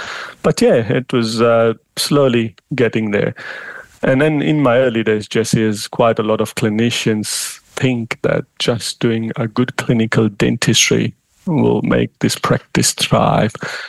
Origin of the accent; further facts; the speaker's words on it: India; moved away as an adult; now in Australia; I was born and raised in India. I did my dental studies, a bachelor's degree in India. And then I wanted to explore the world, get global exposure. So I decided to come to Australia back in 2005.